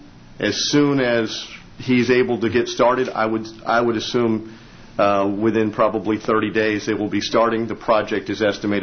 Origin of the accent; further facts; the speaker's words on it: Port Orange, Florida, United States; I'm a structural engineer, and I'm from Port Orange, Florida.